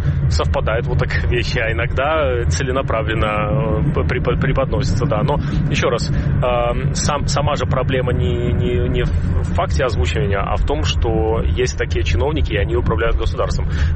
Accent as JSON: {"language": "Russian", "country": "Belarus", "lives_now": "Washington, United States", "said": "никак не могу быть российским, потому что по гражданству я белорус."}